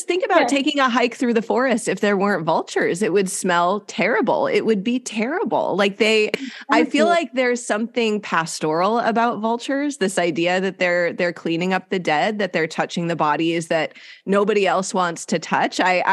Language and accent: English; Wisconsin, United States; I grew up in Wisconsin and I thought ruby-throated hummingbirds were it. That was a hummingbird. And now I live in Southern California